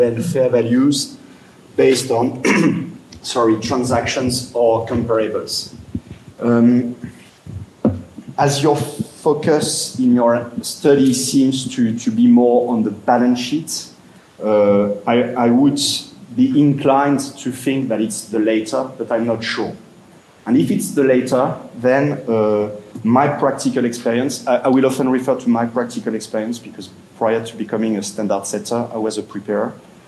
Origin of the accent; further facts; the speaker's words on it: Paris, Île-de-France, France; English is a second language; I'm delighted to be in Paris, in my hometown, in France.